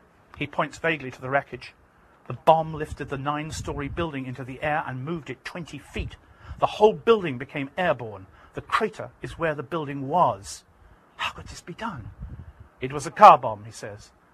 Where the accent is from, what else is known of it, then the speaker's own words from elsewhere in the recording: United Kingdom; I won't insult you and be patronizing as a Brit by telling you what that resonance is.